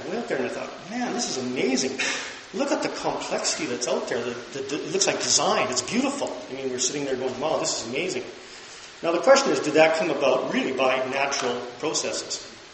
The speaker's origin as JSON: {"language": "English", "town": "Kelowna", "region": "British Columbia", "country": "Canada", "said": "I come from Kelowna, and here it is again."}